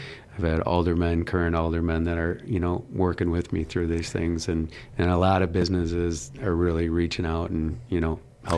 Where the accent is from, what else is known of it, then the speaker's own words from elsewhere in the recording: New Berlin, Wisconsin, United States; also born or lived in Milwaukee; So I was born in Milwaukee, but moved to New Berlin outside of Milwaukee. Grew up in New Berlin, went to Waukesha Catholic Memorial for high school.